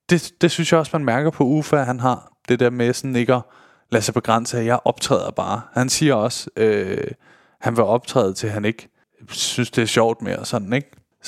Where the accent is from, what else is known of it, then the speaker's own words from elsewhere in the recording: Solrød, Zealand, Denmark; Vi er begge to fra Solrød af.